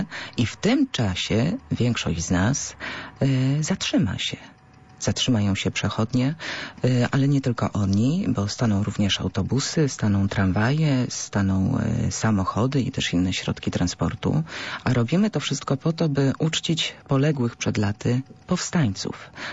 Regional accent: Poznań, Greater Poland Voivodeship, Poland; I my, poznaniacy, Wielkopolanie

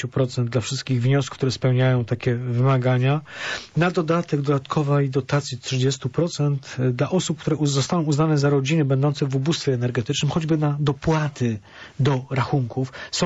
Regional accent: Poznań, Greater Poland Voivodeship, Poland; my Poznaniacy

